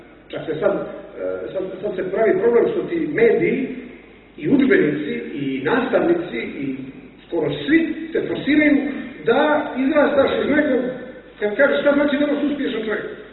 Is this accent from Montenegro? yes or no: yes; Cuce, Cetinje, Montenegro; tamo ima jedno naselje, ajde da tako kažem, blizu Cetinja, odakle sam ja, Cuce.